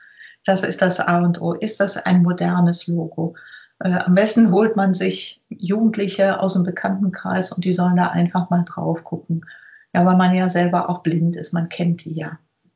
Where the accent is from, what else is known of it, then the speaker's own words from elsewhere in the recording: Lünen, North Rhine-Westphalia, Germany; Ich komme aus Lünen, das ist nordöstlich von Dortmund.